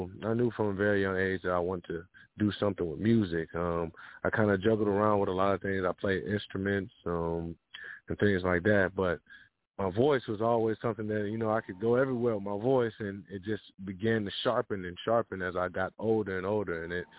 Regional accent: Ghana; born there; I was born in Ghana. And in my culture, where I'm from, we have a name that coincides with the day that we're born.

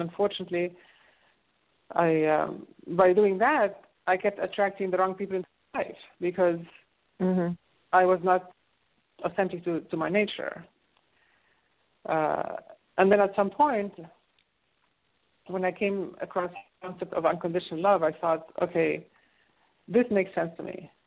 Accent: Egypt; I grew up in Egypt where people's favorite pastime is to complain, and their favorite subject to complain about is their spouse.

